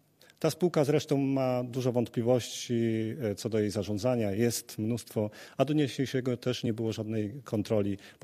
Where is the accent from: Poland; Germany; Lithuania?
Poland; Zielona Góra, Lubusz Voivodeship; Też jestem rodowitym zielonogórzaninem. Tutaj się urodziłem, tutaj się wychowywałem, tutaj mieszkałem, tu się bawiłem, tu się także uczyłem.